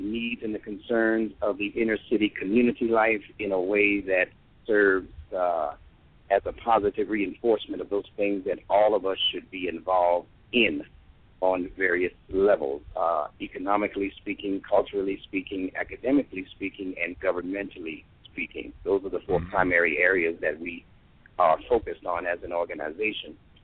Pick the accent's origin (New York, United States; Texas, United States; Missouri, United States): New York, United States; Hollis; I'm an educator from the New York area, Hollis, New York, specifically.